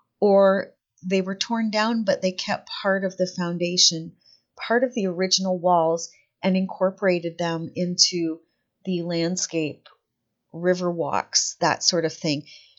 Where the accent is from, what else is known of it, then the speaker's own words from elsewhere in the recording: Ontario, Canada; today's post is a picture of an old textile mill from my hometown in southern Ontario. A couple of weeks ago when I got back from Ontario in Canada from Christmas holidays, I posted a few pictures of the quaint little town that I'm from.